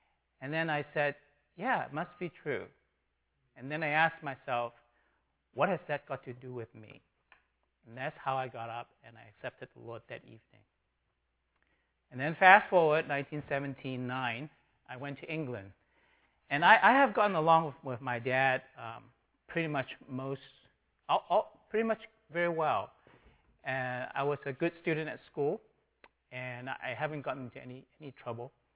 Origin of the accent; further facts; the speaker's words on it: Hong Kong; born there; I was born in 1959 in Hong Kong.